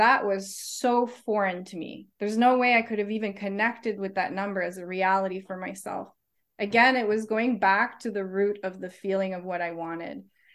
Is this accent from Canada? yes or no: yes; Canada; now in New Zealand; I'm Canadian.